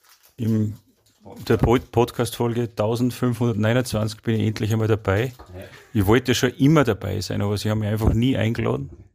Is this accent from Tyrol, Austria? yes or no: no; Salzburg, Austria; born or raised there